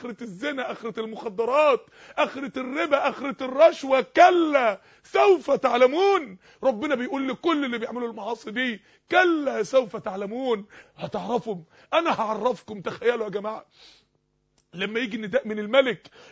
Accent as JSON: {"language": "Arabic", "town": "Mansoura", "region": "Dakahlia", "country": "Egypt", "said": "انا فاكر يوم السماء شتت عندنا في المنصورة تلج."}